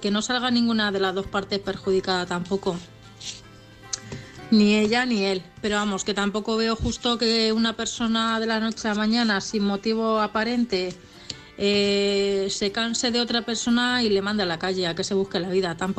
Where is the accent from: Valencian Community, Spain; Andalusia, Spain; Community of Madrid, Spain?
Community of Madrid, Spain; Madrid; de Madrid.